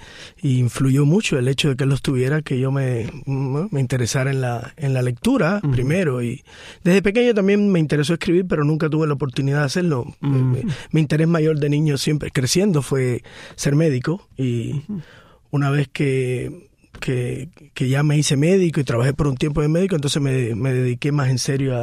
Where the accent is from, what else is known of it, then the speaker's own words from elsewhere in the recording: Ranchuelo, Villa Clara, Cuba; Bueno, mi adolescencia también fue ahí en Ranchuelo. Ahí crecí escuchando historias.